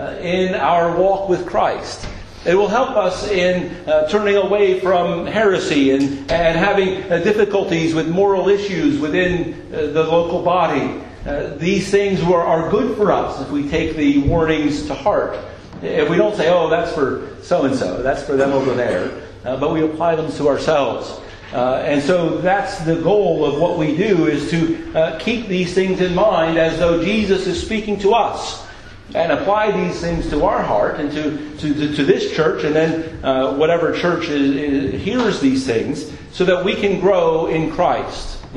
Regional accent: Philadelphia, Pennsylvania, United States; I'm from Philadelphia in the U.S.

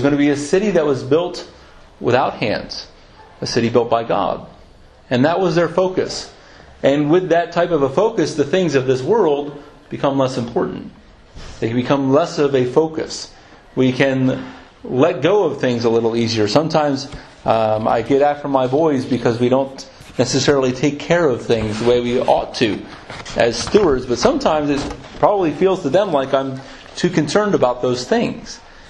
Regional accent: United States; But I enjoy the benefits of being from the United States, from being an American, at least most of the time.

